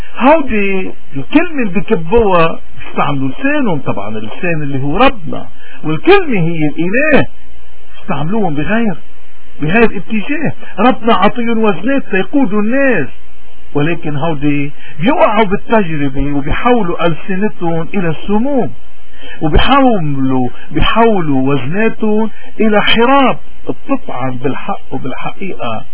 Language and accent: Arabic; Lebanon; accent: Lebanese; هيك رح نحكيها بلهجتنا اللبنانية المحببة